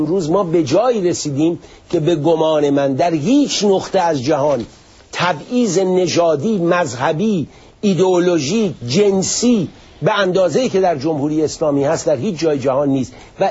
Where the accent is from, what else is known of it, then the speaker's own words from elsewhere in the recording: Iran; من به عنوان یک ایرانی در سرزمینی که 100 سال پیش مشروطیت میاد